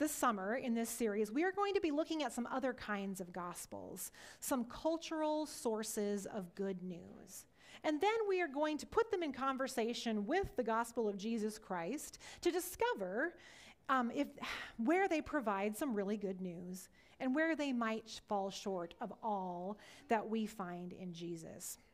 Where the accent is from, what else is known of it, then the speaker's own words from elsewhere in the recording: Iowa, United States; when I told her that I was from Iowa, her face lit up.